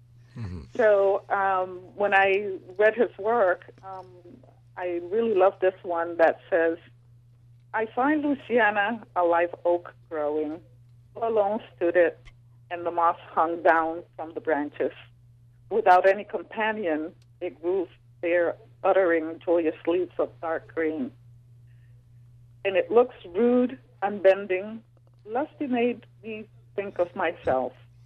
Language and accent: English; Puerto Rico; I'm Puerto Rican